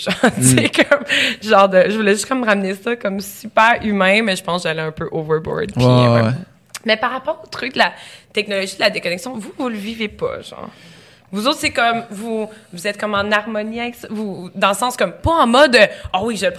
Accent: Gatineau, Quebec, Canada; quand Gatineau avait fusionné, il y avait 100 000, puis enfin, je venais de Gatineau

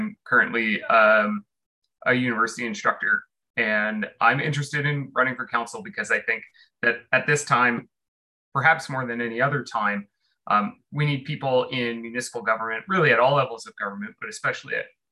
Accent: Guelph, Ontario, Canada; I was born in Guelph and I grew up in Guelph, and I moved away and then decided to move back.

